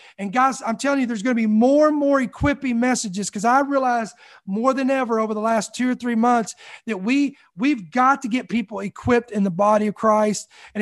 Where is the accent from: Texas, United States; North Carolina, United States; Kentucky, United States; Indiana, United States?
Kentucky, United States; That's an old country saying, don't worry about it. I'm from Kentucky.